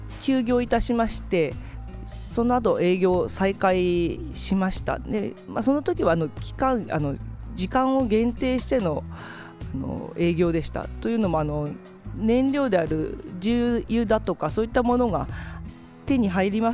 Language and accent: Japanese; Akiruno, Tokyo, Japan; now in Fukushima, Japan; 出身は東京になります。東京都あきる野市という、まあ、東京田舎の方からやってきました。